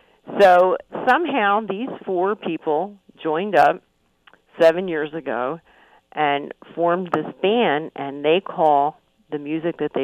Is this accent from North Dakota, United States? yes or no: no; Philadelphia, Pennsylvania, United States; Yeah, well, I'm from the Philadelphia Irish, as you know.